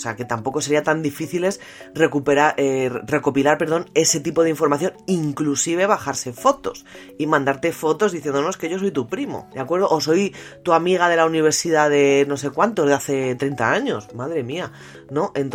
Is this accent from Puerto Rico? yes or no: no; Spain; Por ejemplo, yo que soy española, en España es más 34